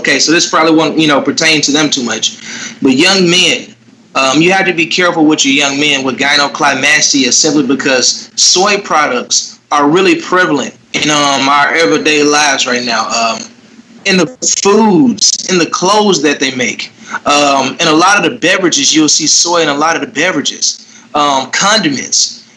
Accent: Little Rock, Arkansas, United States; born there; I was born here in Little Rock, Arkansas, man, at the doctor's building, 1996.

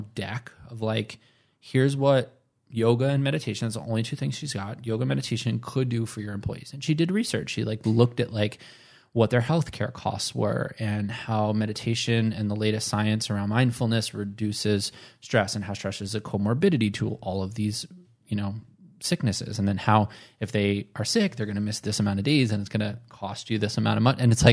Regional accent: New York, United States; Yeah, I you know, I'm from New York.

